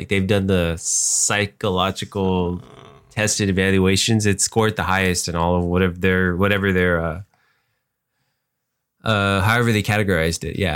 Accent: Texas, United States; we're from the Rio Grande Valley. There's not a lot of movie access, but we were able to, fortunate to where we had internet where we lived.

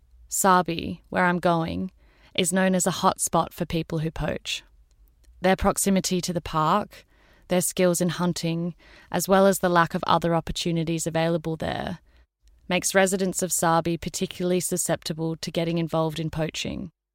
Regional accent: Sydney, New South Wales, Australia; back where I grew up in Sydney.

